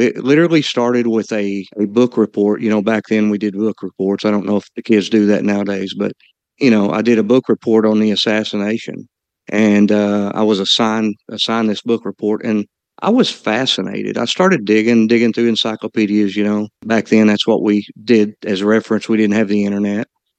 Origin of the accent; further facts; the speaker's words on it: Alma, Arkansas, United States; I'm actually from Fort Smith, Arkansas. I've spent a lot of time in Dallas, so it's kind of my second home. But I'm actually born and raised in a little town outside of Fort Smith called Alma, Arkansas.